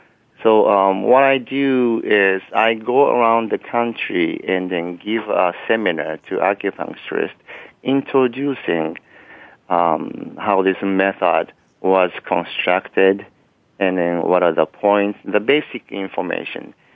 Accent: Japan; now in United States; since I'm from Japan and I'm a Japanese acupuncturist

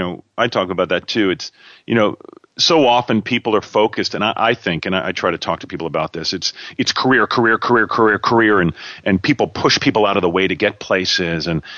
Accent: New Jersey, United States; Well, I'm from Southern New Jersey. That's where they talk like that, outside of Philadelphia.

